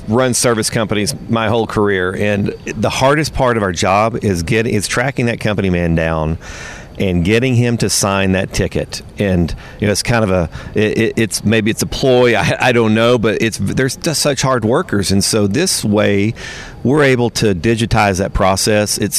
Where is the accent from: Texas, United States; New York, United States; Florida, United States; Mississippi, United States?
Texas, United States; Midland; now in Houston, United States; Yeah, I'm in Houston. I'm actually from Midland, though.